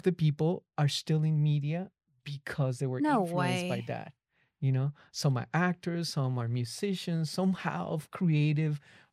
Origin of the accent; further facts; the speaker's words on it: Colombia; And when they knew I'm from Colombia